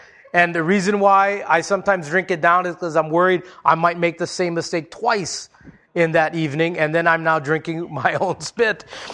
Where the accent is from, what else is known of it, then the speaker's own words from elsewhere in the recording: Hawaii, United States; I grew up in Hawaii where it can be both hot and humid.